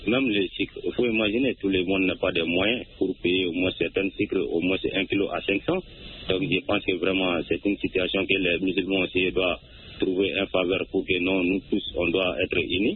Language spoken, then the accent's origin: French; Soninkéni, Mali; Oui, effectivement, depuis dans mon village natal à Soninkéni.